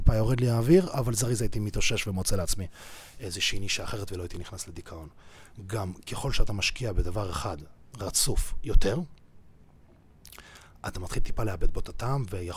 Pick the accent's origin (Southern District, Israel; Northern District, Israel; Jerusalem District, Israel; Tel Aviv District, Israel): Southern District, Israel; Beersheba; אני מבאר שבע, חדרי כושר שלנו לא מפוצצים.